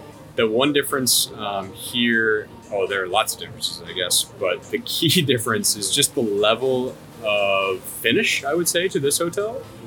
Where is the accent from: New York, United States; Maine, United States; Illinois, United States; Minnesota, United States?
Illinois, United States; Chicago; I'm from Chicago. I've been to a number of places around the world